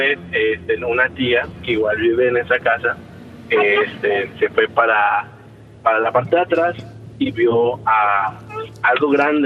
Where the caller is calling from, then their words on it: Mérida, Yucatán, Mexico; De Mérida.